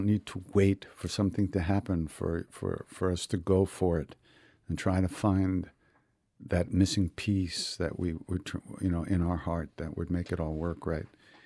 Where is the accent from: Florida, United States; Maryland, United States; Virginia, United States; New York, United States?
New York, United States; I grew up on Long Island.